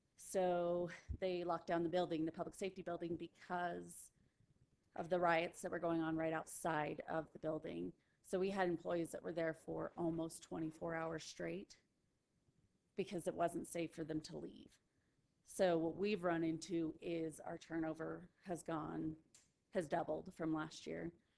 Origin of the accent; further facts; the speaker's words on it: Florida, United States; now in Utah, United States; We had hurricane force winds, and I'm from Florida. That was not a concern I had moving back here to Utah.